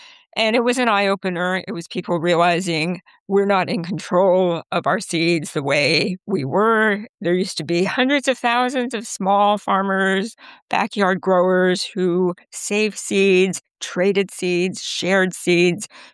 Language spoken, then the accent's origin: English; California, United States; I grew up in Southern California.